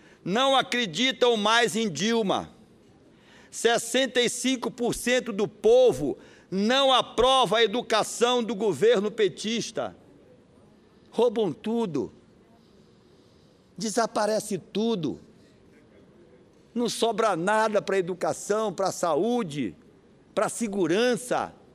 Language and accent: Portuguese; Pará, Brazil; Porque eu sou interiorano. Me criei e nasci no interior. Estou todo final de semana no interior do Pará.